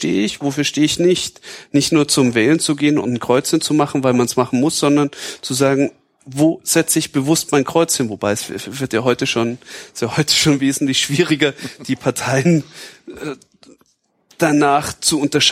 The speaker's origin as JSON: {"language": "German", "region": "Bavaria", "country": "Germany", "moved": "as an adult", "said": "Ich komme aus Bayern."}